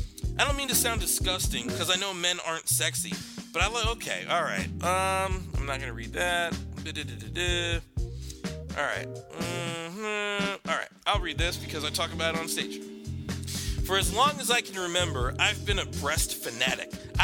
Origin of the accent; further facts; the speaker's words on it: Hartford, Connecticut, United States; I am from Hartford, Connecticut. Fuck Hartford forever. I get no love in this city.